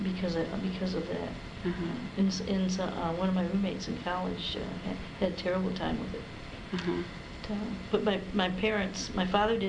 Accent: Detroit, Michigan, United States; born there; I was born in Detroit, Michigan, to two wonderful Christian parents who loved each other and my two brothers and I more than most people can ever imagine

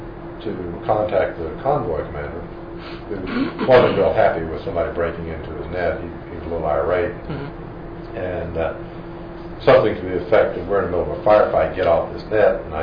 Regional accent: Texas, United States; He was from Texas, I was from Texas. I'd gone to A&M.

